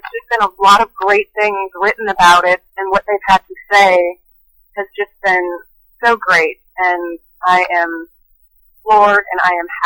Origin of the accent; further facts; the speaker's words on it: North Dakota, United States; also born or lived in Florida; now in Nashville, United States; Originally, I am from North Dakota. Don't be jealous.